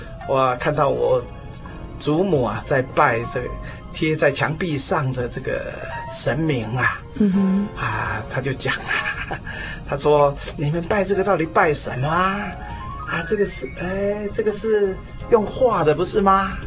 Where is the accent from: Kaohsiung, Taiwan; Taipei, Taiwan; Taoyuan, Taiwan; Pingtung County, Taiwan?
Taipei, Taiwan; 好，我是土生土长台北市的人啊。我从这个5岁到12岁啊，一共搬了7次家，换了4个小学啊。